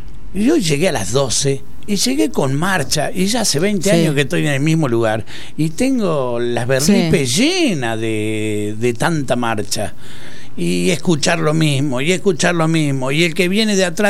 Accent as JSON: {"language": "Spanish", "country": "Argentina"}